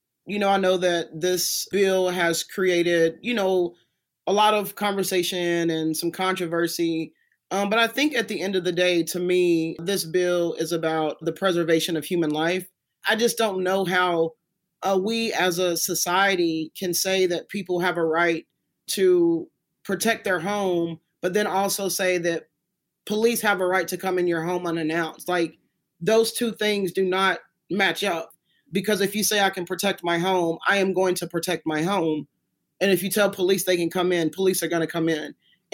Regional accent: Richmond, Kentucky, United States; I'm from Richmond, Kentucky. And so I think that the same policing policies that I saw in my community growing up are the same things that we see in Louisville.

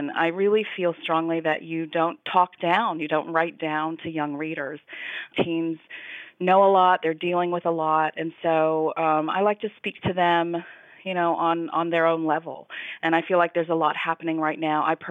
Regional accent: Kentucky, United States; a kind of gritty underbelly in my home state of Kentucky, meth addiction and abuse.

